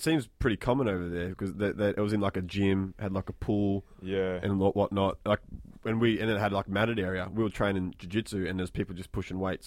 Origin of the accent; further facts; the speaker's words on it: Australia; when they found out we were Australian, that was like a novelty to them.